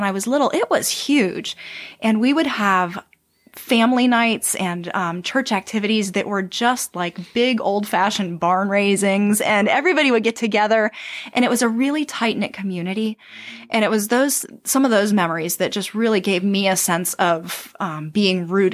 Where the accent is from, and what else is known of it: Bonaire, Caribbean Netherlands; born or raised there